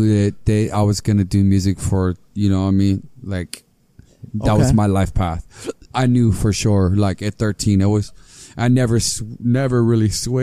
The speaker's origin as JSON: {"language": "English", "country": "Samoa", "tie": "born or raised there", "lives_now": "Hawaii, United States", "said": "I was growing up in Samoa, in the islands, and I just, that was like part of my identity."}